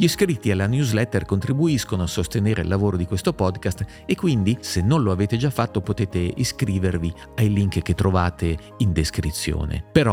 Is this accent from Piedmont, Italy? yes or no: yes; Piedmont, Italy; Io sono piemontese e in Piemonte